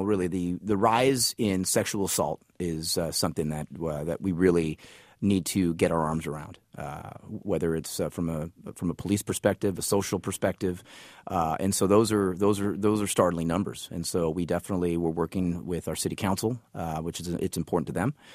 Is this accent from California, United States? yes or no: yes; San Jose, California, United States; English is a second language; also born or lived in Puerto Rico; I was born in Puerto Rico. I moved here when I was very young. I learned how to speak English in San Jose.